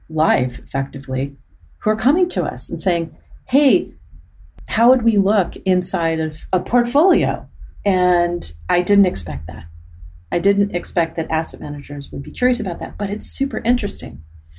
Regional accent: Arizona, United States; And we grew up in Arizona before a lot of people were there.

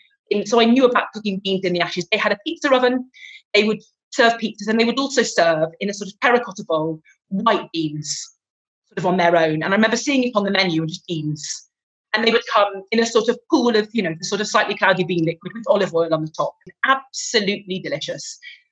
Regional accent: England, United Kingdom; Well, I mean, I'm English

